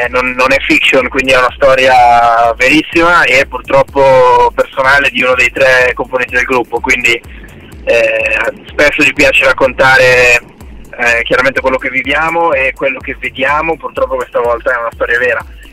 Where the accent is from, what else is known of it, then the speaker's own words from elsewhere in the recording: Lugano, Ticino, Switzerland; Siamo di Lugano, Svizzera